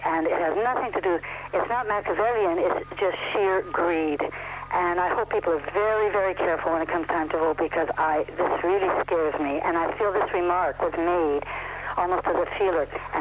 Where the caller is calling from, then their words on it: Montreal, Quebec, Canada; also born or lived in Winnipeg; I'm calling from Montreal, but I want to tell you that I just moved here from Winnipeg, and we miss you desperately out there.